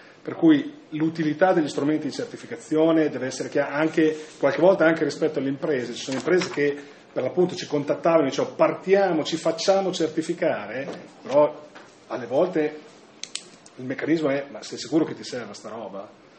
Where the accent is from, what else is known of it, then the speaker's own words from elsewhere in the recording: Carpi, Emilia-Romagna, Italy; sono di Carpi